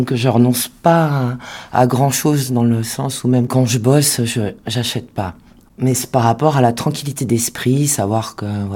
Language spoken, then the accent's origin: French; Rennes, Brittany, France; born there; C'est ça, je suis née à l'Hôtel Dieu.